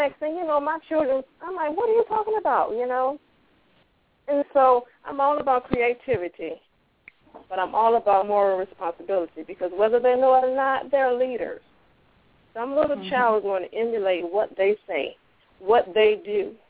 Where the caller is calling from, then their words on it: Hampton, Virginia, United States; I am calling in from Hampton, Virginia.